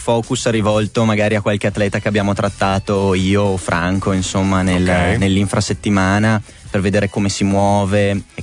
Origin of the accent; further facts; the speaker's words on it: Verona, Veneto, Italy; also born or lived in Bologna; io che sono cresciuto a Verona, ma sono nato a Bologna